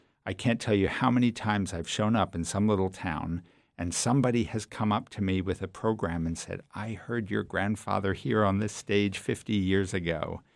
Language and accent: English; Baltimore, Maryland, United States; We lived on opposite coasts. I grew up in Baltimore, and he lived in Los Angeles.